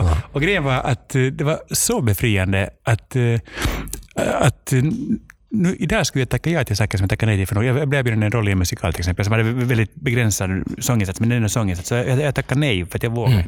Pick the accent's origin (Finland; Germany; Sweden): Finland; för att som finländare är vi också del av den här Kalevala-traditionen.